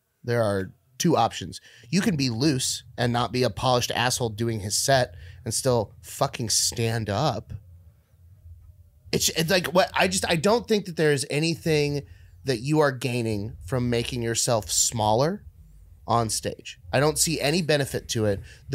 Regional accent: Texas, United States; also born or lived in California; When I moved out there and I would tell people I'm from Texas, they'd be like, but where were you like born?

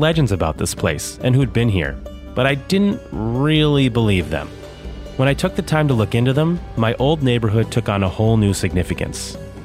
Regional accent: Sharon, United States; I grew up in Sharon.

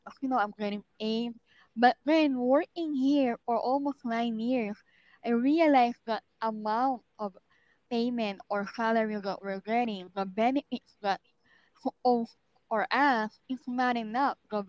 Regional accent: New York, United States; As we all know, I'm from New York, so it was January 2023.

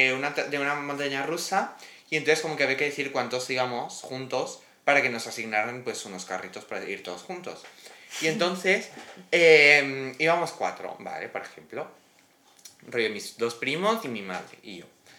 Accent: France; first language fr; Spanish is a second language; O sea, perdona, yo soy francés nativo.

